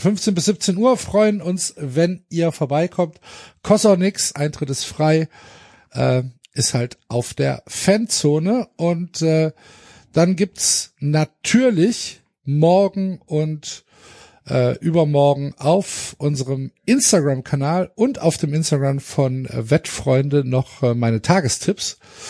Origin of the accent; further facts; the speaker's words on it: Germany; Da sind wir als Deutsche ja traditionell eher ganz gut drin.